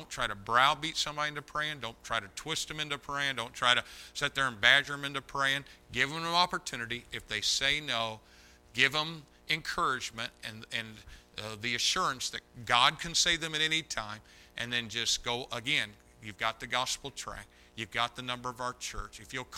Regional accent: Brazil, Indiana, United States; also born or lived in Greencastle; I was born over in Greencastle. My mom and dad took a job over in Terre Haute, so we moved to Brazil, Indiana.

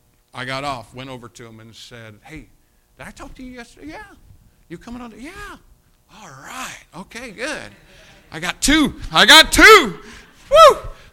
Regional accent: Jacksonville, Indiana, United States; I'm from Jacksonville, Indiana, 2,000 people, okay?

